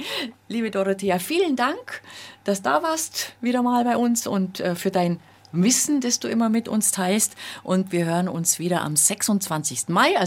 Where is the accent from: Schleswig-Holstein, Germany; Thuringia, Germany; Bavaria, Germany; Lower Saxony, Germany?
Bavaria, Germany